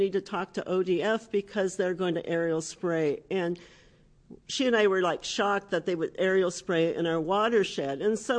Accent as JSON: {"language": "English", "region": "Oregon", "country": "United States", "tie": "born or raised there", "said": "I grew up in Coos County. My father, my uncles, my grandfather were all employed by the timber industry."}